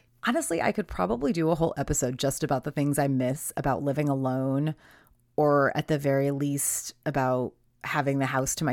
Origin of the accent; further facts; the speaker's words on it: East Coast, United States; I've lived through enough of them growing up on the East Coast